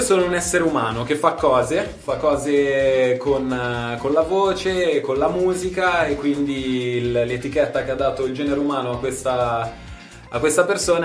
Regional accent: Cesano Boscone, Lombardy, Italy; now in Milan, Italy; io sono cresciuto a Cesano Boscone, quindi un po' dalla parte opposta di Monza, linea rossa, ma dal capolinea praticamente

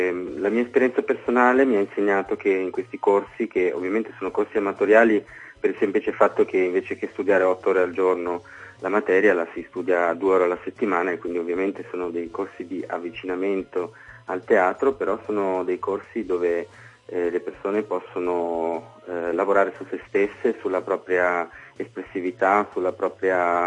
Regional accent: Piedmont, Italy; Poi ho fatto un corso di teatro a Vercelli, io sono piemontese

